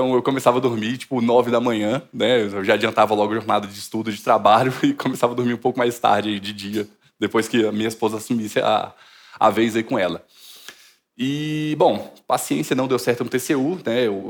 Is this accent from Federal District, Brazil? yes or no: yes; Brasília, Federal District, Brazil; Como bom candango, né?